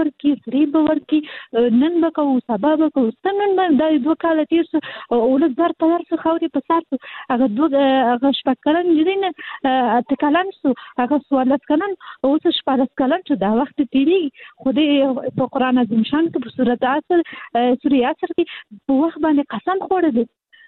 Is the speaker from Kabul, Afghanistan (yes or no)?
yes; Kabul, Afghanistan; زه اصلي د کابل یم